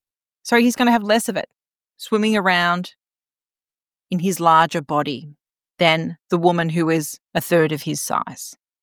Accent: Australia; because I'm Australian

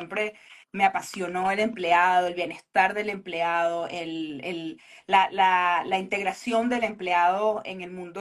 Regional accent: Venezuela; born there; Yo tenía un posgrado también en Venezuela, mi país natal

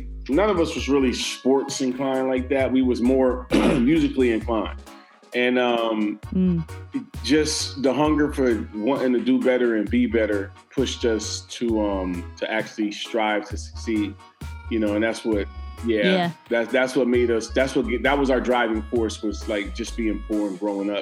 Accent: New Jersey, United States; Grew up in Jersey, and I was running throughout New York City and coming, you know, back and forth.

